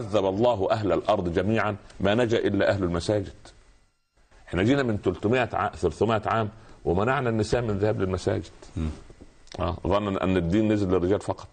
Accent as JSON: {"language": "Arabic", "country": "Egypt", "said": "عندنا في مصر يقول لك ربك رب عطى يدي البرد على قد الغطى"}